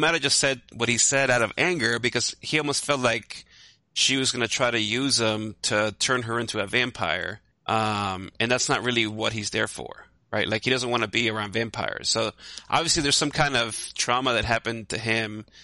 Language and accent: English; New York, United States; So like Travis, you live in LA, so I don't know how it is in LA, but I grew up in New York.